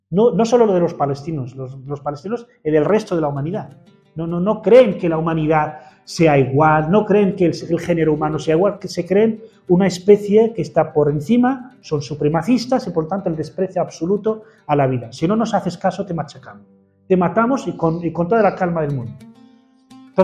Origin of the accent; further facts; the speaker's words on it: Spain; Y eso para nosotros, como españoles o como europeos